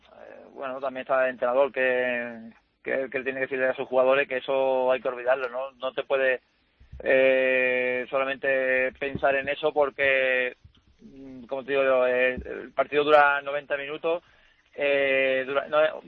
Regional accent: Málaga, Andalusia, Spain; como malagueño, pues me meto todos los días en el periódico de Málaga

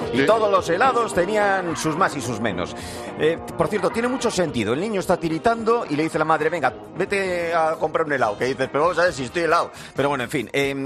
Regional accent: Basque Country, Spain; Había dos playas en mi tierra, Laga

